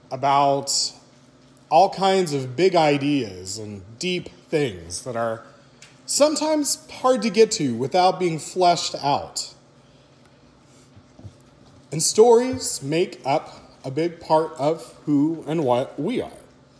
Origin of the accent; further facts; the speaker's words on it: Texas, United States; growing up in Southeast Texas.